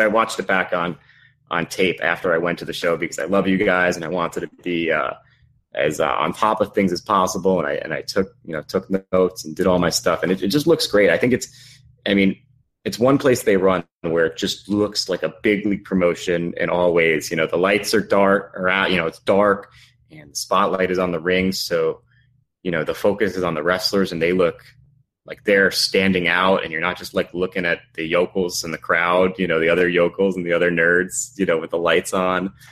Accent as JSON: {"language": "English", "town": "Long Island", "region": "New York", "country": "United States", "tie": "born or raised there", "said": "Like, I grew up on Long Island."}